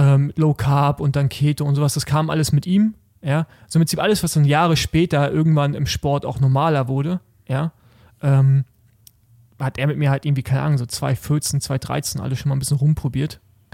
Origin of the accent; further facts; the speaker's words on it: East Germany, Germany; Genau, also ich komme ja aus dem Osten